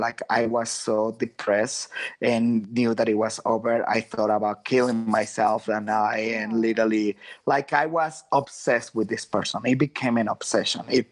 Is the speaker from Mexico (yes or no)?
yes; Guadalajara, Jalisco, Mexico; I'm from Guadalajara. I was living in San Francisco almost every weekend.